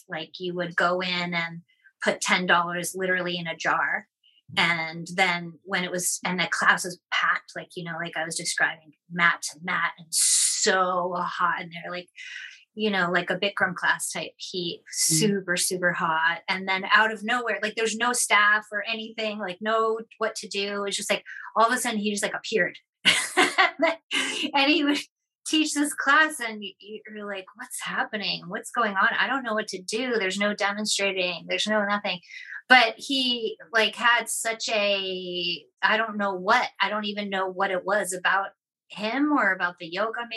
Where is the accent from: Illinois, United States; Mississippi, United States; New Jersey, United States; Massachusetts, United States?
Massachusetts, United States; Boston; So I'm from Boston